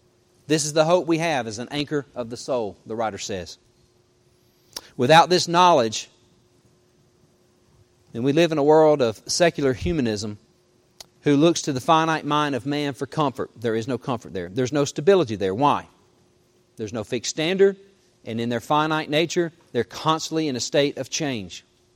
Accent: Mississippi, United States; I know, like, growing up in Mississippi, you could go into one county and buy alcohol

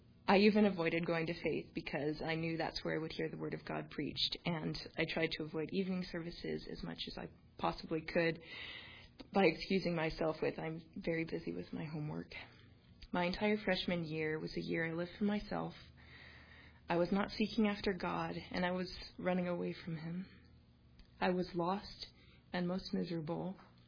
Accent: Washington, United States; I grew up in Washington State, where my parents raised and homeschooled me and my five older siblings.

